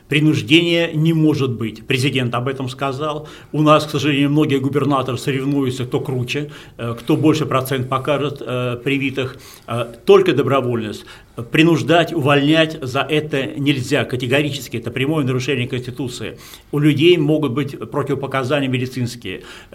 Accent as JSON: {"language": "Russian", "region": "Saint Petersburg", "country": "Russia", "tie": "born or raised there", "said": "то там проводят в моем родном городе алые паруса"}